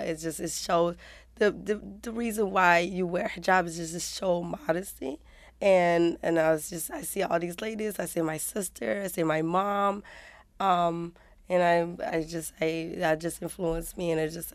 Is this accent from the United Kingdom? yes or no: no; Egypt; now in Rochester, United States; I came from Egypt.